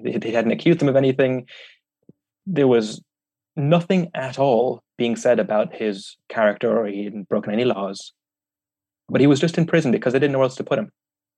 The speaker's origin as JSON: {"language": "English", "country": "Ireland", "tie": "born or raised there", "said": "I'm German Vietnamese, but I grew up in Ireland."}